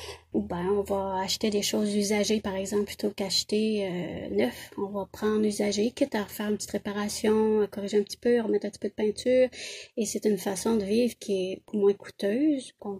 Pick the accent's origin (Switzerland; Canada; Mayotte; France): Canada; Papineauville, Quebec; dans mon village où j'ai grandi, à Papineauville, dans l'Outaouais